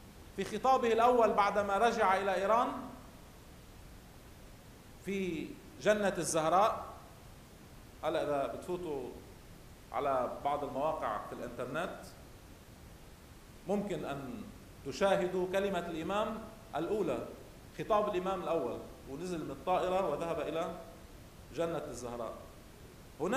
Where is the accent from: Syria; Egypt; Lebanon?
Lebanon; عندنا في لبنان ألم يكن شعار قوة لبنان في ضعفه؟